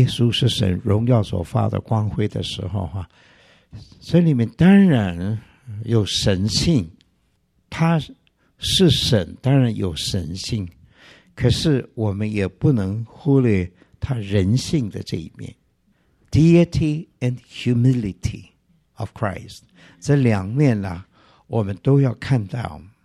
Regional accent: China; 我们中国人有一句话说什么，笑里藏什么。

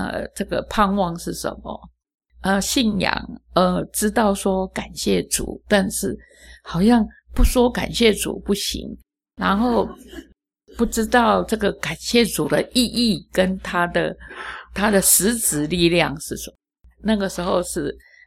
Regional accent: China; 我中国人礼貌就是笑嘻嘻，我也不会表达什么

